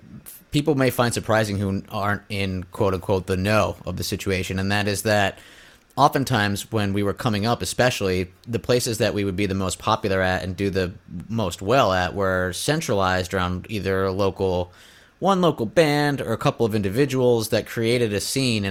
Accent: Scranton, Pennsylvania, United States; We grew up in Scranton, Pennsylvania, and there was a place called

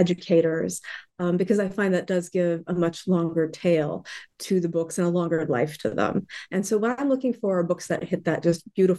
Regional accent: Florida, United States; also born or lived in East Coast; I grew up mostly in Florida, in the US. I have lived widely, various places, mostly along the East Coast.

